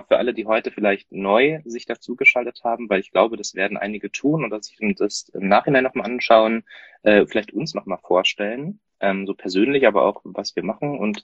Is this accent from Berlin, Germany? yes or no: yes; Berlin, Germany; Ich bin der Älteste von uns dreien. Ich bin 33. Ich bin Lehrer, komme aus Neukölln, wohne in Neukölln, arbeite in Neukölln.